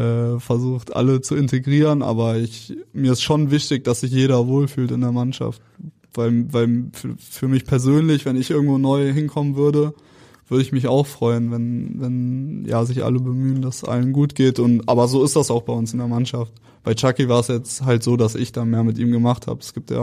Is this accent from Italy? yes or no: no; Cologne, North Rhine-Westphalia, Germany; Ja, ich komme aus Köln.